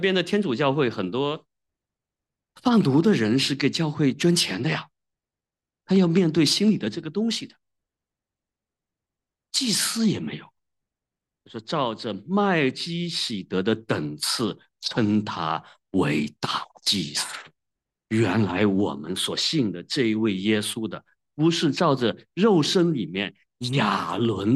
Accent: Wenzhou, Zhejiang, China; 你比如说我们温州人特别喜欢抱团，是不是？

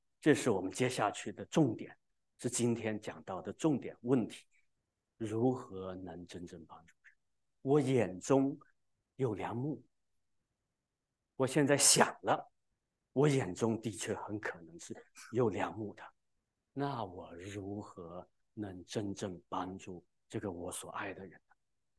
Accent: China; 就像我们中国人说的叫什么？狗咬吕洞宾，不识好人心

